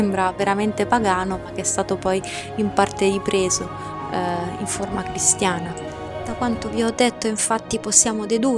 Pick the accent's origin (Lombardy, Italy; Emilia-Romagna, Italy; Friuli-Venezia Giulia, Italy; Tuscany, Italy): Lombardy, Italy; Monza; sono nata e cresciuta a Monza